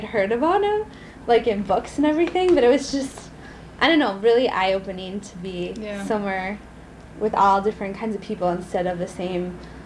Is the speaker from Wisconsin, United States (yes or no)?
yes; Milwaukee, Wisconsin, United States; I was born in Milwaukee. That was the hospital, but I've always lived in Milwaukee.